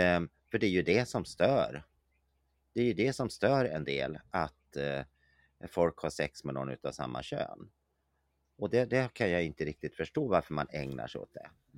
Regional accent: Hallsberg, Örebro County, Sweden; jag är född i Hallsberg, uppväxt där. Tillhör en så kallad Hallsbergssläkt.

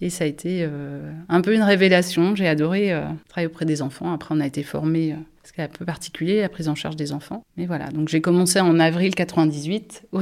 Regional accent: Angers, Pays de la Loire, France; moved away as an adult; Donc moi, je suis née à Angers. J'ai grandi à Angers jusque quand j'ai eu mon bac, en fait, je suis partie faire mes études à Paris

